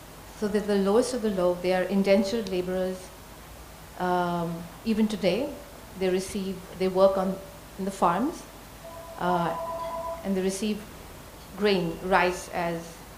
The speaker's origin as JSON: {"language": "English", "region": "West Bengal", "country": "India", "also_born_or_lived": "South India", "said": "I'm actually from West Bengal. I grew up in the south"}